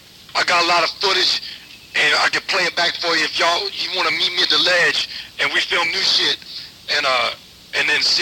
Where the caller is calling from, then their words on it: Las Vegas, Nevada, United States; I'm coming from Vegas.